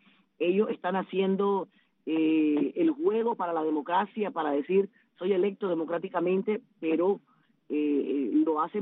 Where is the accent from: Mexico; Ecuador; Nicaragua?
Nicaragua; Nosotros como nicaragüenses pedimos que, por favor, a la comunidad internacional